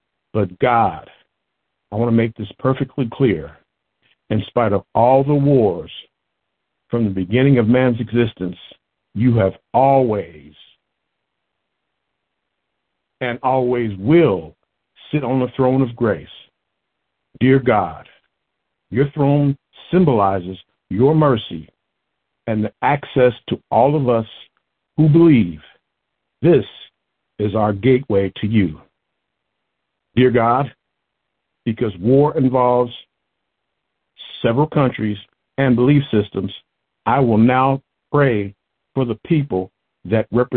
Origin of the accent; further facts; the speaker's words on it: Lincoln Heights, Ohio, United States; I come to you all from Lincoln Heights, Ohio.